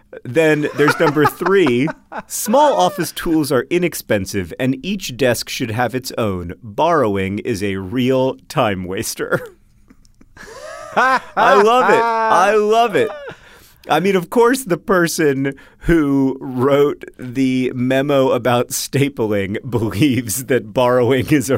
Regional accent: Poland; Also, shout out to Skemiweis, my hometown in Poland.

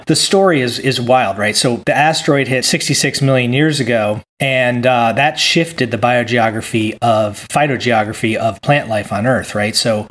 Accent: Virginia, United States; now in California, United States; I grew up in Virginia in the Appalachian and the Piedmont and the Appalachian Mountains. And there's some conifers there. But when I moved to California, my mind was blown.

